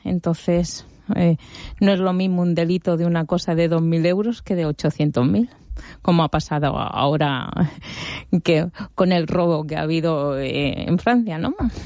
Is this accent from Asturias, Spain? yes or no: no; Madrid, Community of Madrid, Spain; Bueno, pues mi origen fue... yo soy de Madrid